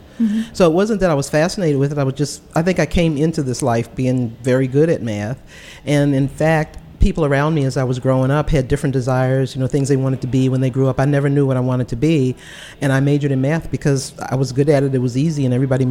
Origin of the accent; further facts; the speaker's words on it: Washington, District of Columbia, United States; I was born in Northeast in a neighborhood that used to be called Seat Pleasant.